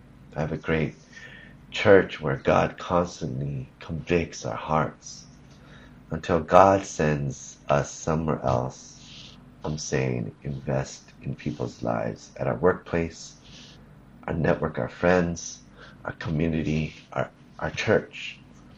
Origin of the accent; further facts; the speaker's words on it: California, United States; I was born and raised in California. I never lived outside of California. I enjoyed my life in California.